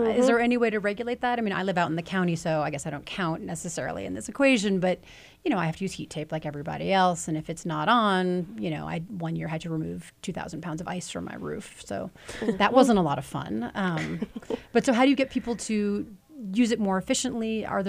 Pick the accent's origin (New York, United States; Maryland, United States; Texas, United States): New York, United States; New York City; I mean, I grew up in New York City, so you would never drive your car anywhere, right?